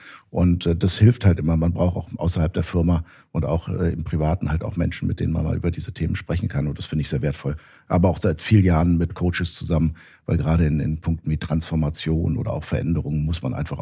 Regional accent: Göttingen, Lower Saxony, Germany; Und dann auch außerhalb meiner Heimatstadt Göttingen.

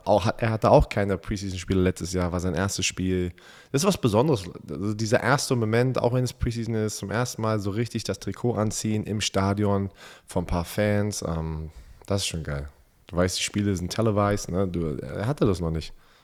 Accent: Austria; Weil da ist man so als Österreicher, natürlich die Österreicher sind sehr stolz, aber auch einfach nur Europäer

